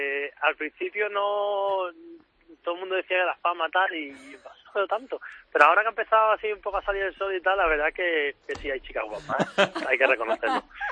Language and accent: Spanish; Andalusia, Spain; now in Romania; Y yo encima que soy andaluz